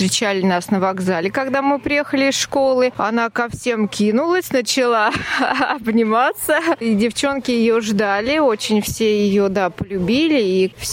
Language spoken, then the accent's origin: Russian; Ryazan, Ryazan Oblast, Russia; Я из Рязани, не работаю, но я в обществе хожу, пою, в клубе выступаю